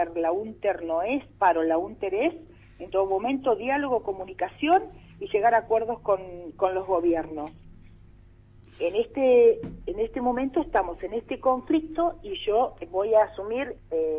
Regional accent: Ingeniero Huergo, Río Negro, Argentina; No, yo soy de Ingeniero Huergo, del Alto Valle

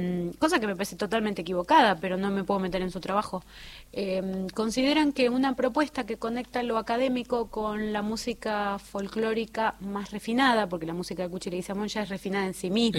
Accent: Buenos Aires Province, Argentina; que no soy del interior, sino que soy de provincia de Buenos Aires

